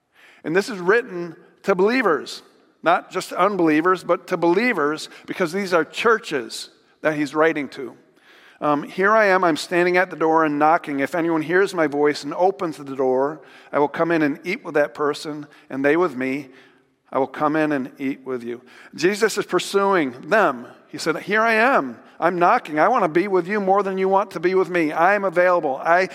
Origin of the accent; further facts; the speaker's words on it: United States; I'm an American. What do you expect? I was raised in the church.